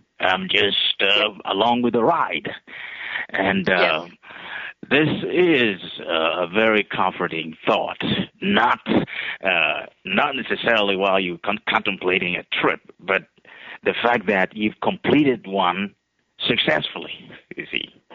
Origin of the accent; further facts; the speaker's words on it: Orlando, Florida, United States; Home is Orlando, yeah.